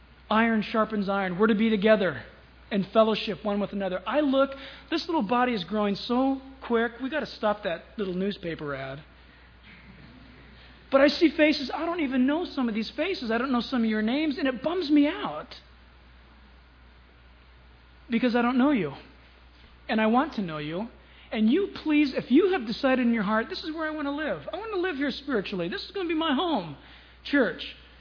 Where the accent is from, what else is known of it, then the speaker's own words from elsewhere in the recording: United States; born there; Are you kidding? I was born in America.